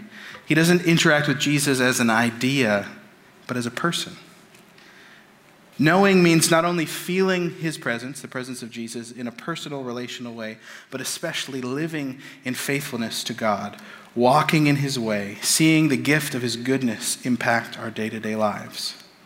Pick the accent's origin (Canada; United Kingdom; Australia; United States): Canada; accent: Canadian; I apologize for my Greek, my Canadian accent on the Greek there